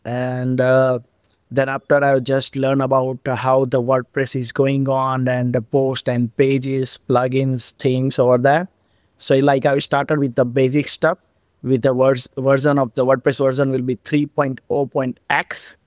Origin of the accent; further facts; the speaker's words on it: Nadiad, Gujarat, India; And I am from India, which the small city called Nadiad, and states called Gujarat.